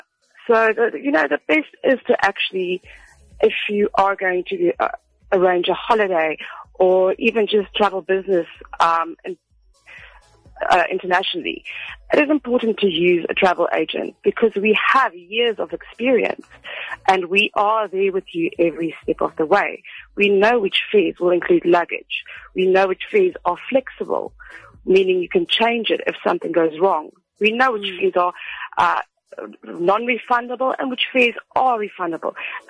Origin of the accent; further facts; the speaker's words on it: South Africa; You know, in South Africa, we'd like to say, you know, use an Uber, because you as a South African know how to use that.